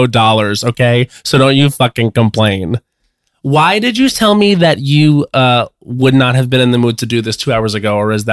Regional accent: Long Island, New York, United States; this is how you know I am in my hometown of Long Island, New York

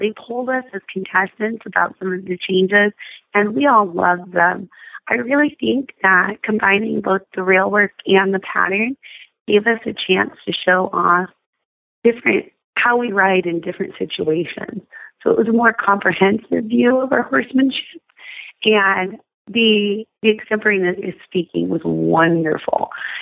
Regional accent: Spokane, Washington, United States; we actually lost power in Spokane for 8 days in my hometown.

